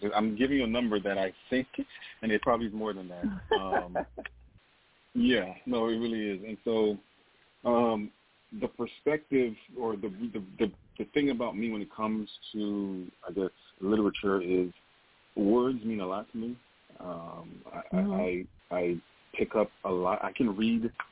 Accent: Haiti; The first one is just about me in Haiti and the different experiences that I had in Haiti and growing up in Haiti

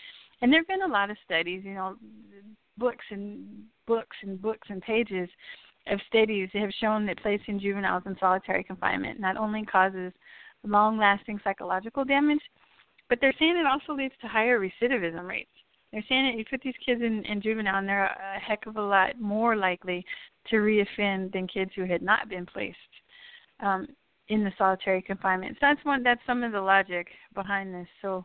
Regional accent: El Paso, Texas, United States; in my hometown of El Paso, Texas

